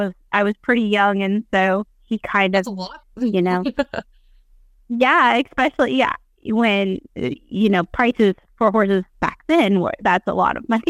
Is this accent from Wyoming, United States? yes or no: yes; Wyoming, United States; So we lived in Wyoming. I grew up in Wyoming.